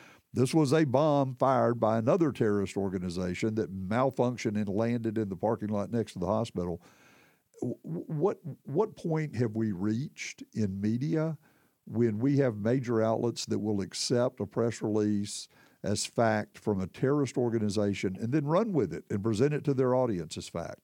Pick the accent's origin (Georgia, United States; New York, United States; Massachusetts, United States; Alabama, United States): Alabama, United States; Tuscaloosa; growing up in Tuscaloosa, I was 22 years old before Bear Bryant was not the football coach at Alabama.